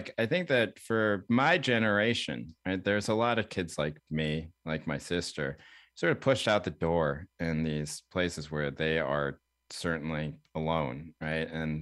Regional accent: North Carolina, United States; Well, you know, I grew up in North Carolina in a time, there are many Asian people

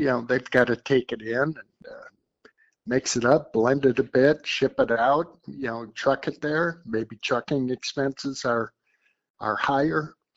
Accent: Minnesota, United States; I'll speak for my home state of Minnesota.

